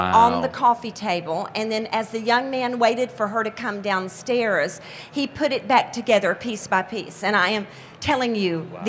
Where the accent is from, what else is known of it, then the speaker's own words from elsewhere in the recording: Houston, Texas, United States; from Houston